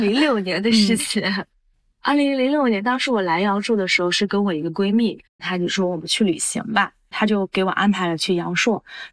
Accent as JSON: {"language": "Chinese", "region": "Hunan", "country": "China", "said": "然后一聊啊，他也是湖南的，我也是湖南的，就认识上了。"}